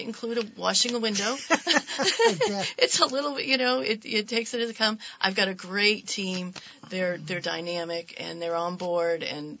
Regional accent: Vermont, United States; Just a little, here I'm from Vermont.

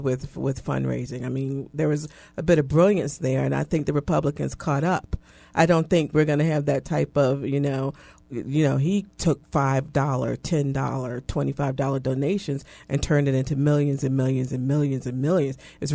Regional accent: United States; As an American, I would like to know who it is and who is driving it.

